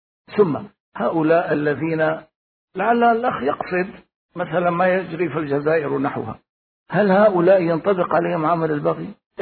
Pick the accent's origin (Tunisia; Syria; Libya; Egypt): Syria; الآن عندنا في سوريا هؤلاء يذهبون إلى القرى